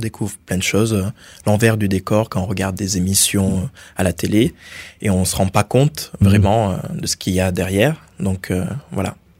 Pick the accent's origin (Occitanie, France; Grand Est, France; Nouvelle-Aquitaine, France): Occitanie, France; Donc je venais de l'Aveyron